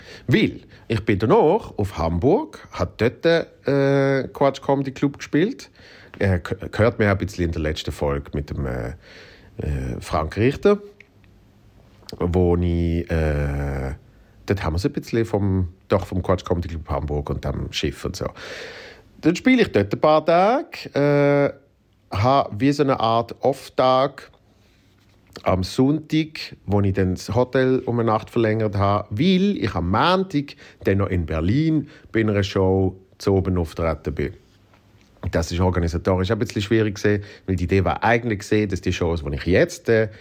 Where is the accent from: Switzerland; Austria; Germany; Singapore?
Switzerland; Basel, Basel-Stadt; Habe ich sogar gehabt mit meiner Heimatstadt, mit Basel.